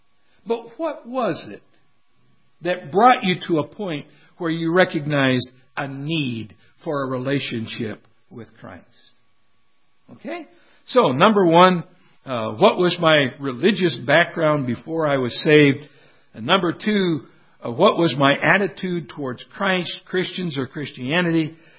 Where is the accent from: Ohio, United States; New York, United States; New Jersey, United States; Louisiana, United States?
Ohio, United States; Canton; I was born and raised in Canton, Ohio, and went to Bob Jones down in Greenville, South Carolina.